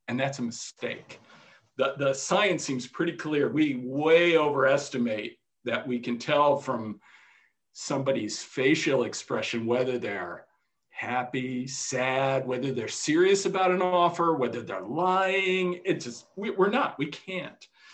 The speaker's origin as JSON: {"language": "English", "country": "United States", "said": "No, I as an American, as an ignorant American, I follow it very closely"}